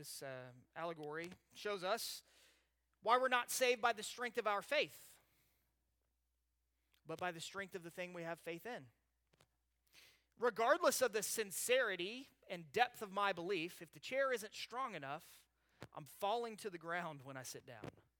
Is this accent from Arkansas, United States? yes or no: yes; Bentonville, Arkansas, United States; So I'm from Bentonville. We have the headquarters of a little mom and pop shop, so that everybody works for.